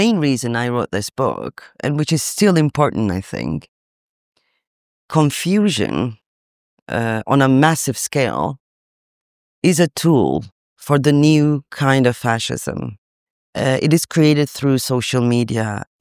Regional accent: Turkey; moved away as an adult; Because I left my country in 2016. I'm from Turkey.

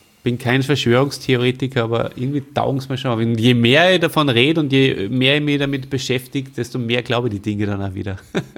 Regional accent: Salzburg, Austria; Also ich bin ja groß geworden in Salzburg

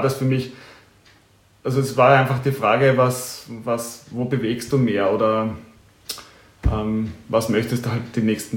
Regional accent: Lower Austria, Austria; Also ich komme ja aus Niederösterreich

